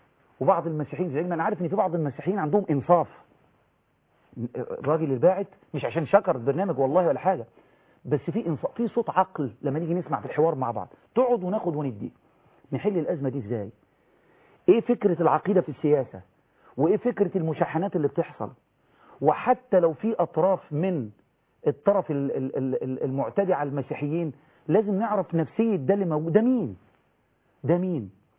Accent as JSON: {"language": "Arabic", "country": "Egypt", "said": "انا كمصري مسلم احب ان تفعل دولته القانون"}